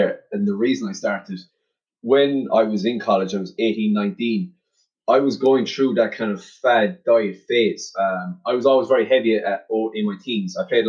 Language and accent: English; Limerick, Munster, Ireland; I am currently 24 years old. I'm from Limerick.